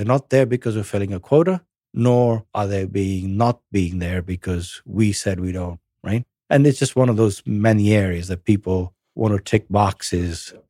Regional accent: England, United Kingdom; So, you know, growing up in England

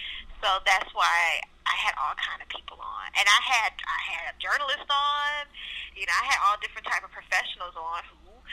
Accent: Oakland, California, United States; Yeah, growing up in Oakland in the 80s, so I was the only child.

